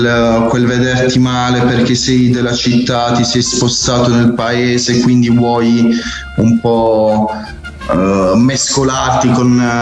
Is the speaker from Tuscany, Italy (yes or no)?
no; Bari, Apulia, Italy; io sono originario di Bari, poi ci siamo spostati in periferia, in un piccolo paese che adesso fa parte dell'agglomerato proprio della città metropolitana di Bari. Qui sono cresciuto con i baresi